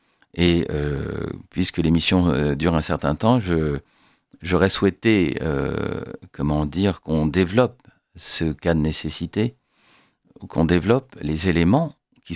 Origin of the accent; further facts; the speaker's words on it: Paris, Île-de-France, France; born there; Je suis né à Paris en 1970, en pleine crise. J'ai été au catéchisme dans ma paroisse, à l'Immaculée Conception